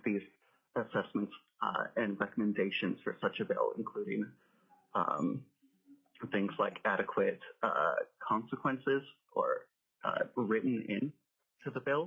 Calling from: Juneau, Alaska, United States; I'm calling from Juneau

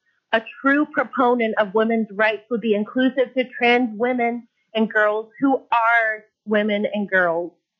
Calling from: Anchorage, Alaska, United States; I'm calling in from East Anchorage to represent myself in opposition of HB 183.

